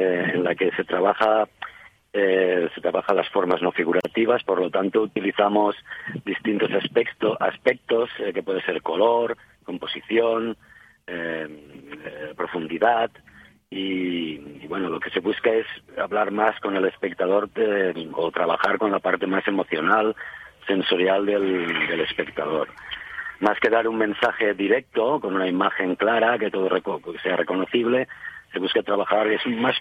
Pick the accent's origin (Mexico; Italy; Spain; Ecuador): Spain; Vila-real, Valencian Community; pero ya aquí en Castellón o en Villarreal, de donde yo soy, hace ya 10 años que no venía.